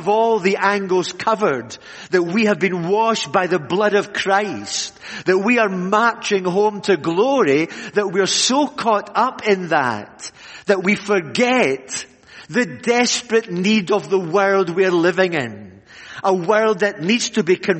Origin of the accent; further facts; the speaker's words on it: Glasgow, Scotland, United Kingdom; accent: Scottish; I was born in Glasgow, and then I moved down south of Glasgow to South Lanarkshire but if you know accents, I'm still a Glaswegian from head to toe. I've never changed my accent over the years.